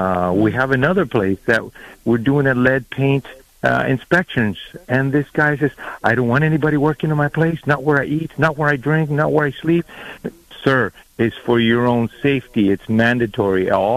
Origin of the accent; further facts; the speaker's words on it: Cuba; And I'm from Cuba. I'm from another country.